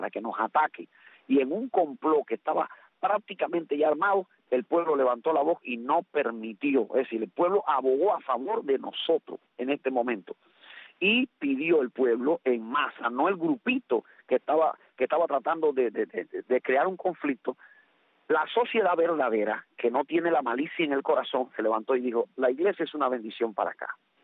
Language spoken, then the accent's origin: Spanish; Cuba; A mí me da vergüenza como cubano